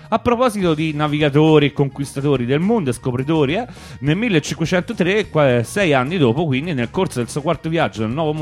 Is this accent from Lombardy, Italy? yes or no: no; Tuscany, Italy; io sono invece toscano, di una città vicino a Firenze.